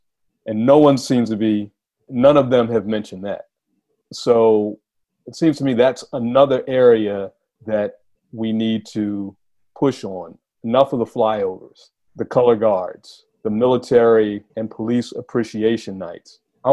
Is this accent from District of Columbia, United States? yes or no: yes; Washington, District of Columbia, United States; You know, growing up in Washington, D.C., my father was a sports fan, my mother was a sports fan